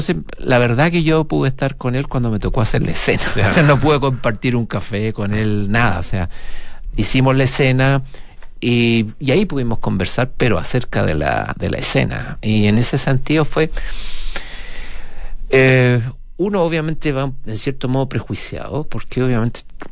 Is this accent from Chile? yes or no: yes; Chile; una historia no solo que nos identifica a nosotros como chilenos